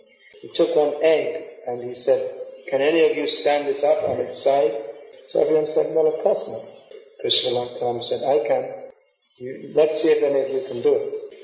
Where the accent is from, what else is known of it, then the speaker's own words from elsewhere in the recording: United Kingdom; I went to America for the first time last year, and I'm from Britain, so the way of speaking and the words they use, it's quite different